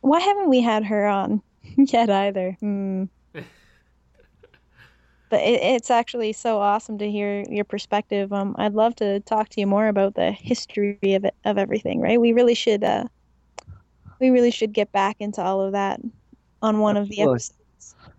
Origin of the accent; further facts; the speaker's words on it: Canada; because we are both Canadian and in the same relative age and geographics